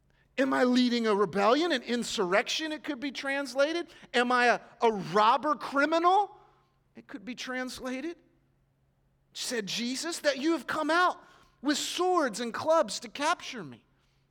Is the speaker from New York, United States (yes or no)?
no; South Carolina, United States; Also, South Carolina was there, and I'm from South Carolina, so I have a little bit of a rooting stake in the Gamecocks, small state school.